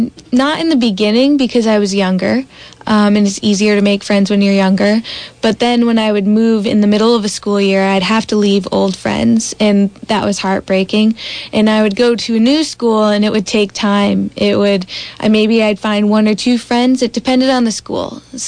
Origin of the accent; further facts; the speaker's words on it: Vermont, United States; I grew up in many places around Vermont. I've went to 14 schools, so I've moved around to many different towns here in Vermont.